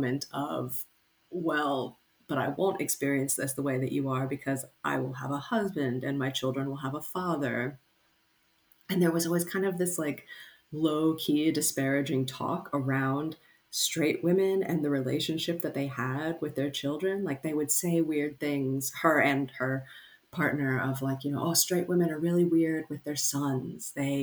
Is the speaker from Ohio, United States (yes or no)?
yes; Cincinnati, Ohio, United States; moved away as an adult; now in Australia; I am born and raised in Cincinnati, Ohio.